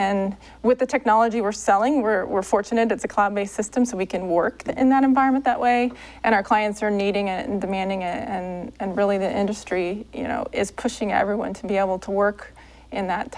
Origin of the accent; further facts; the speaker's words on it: Kansas City, Missouri, United States; I grew up in Kansas City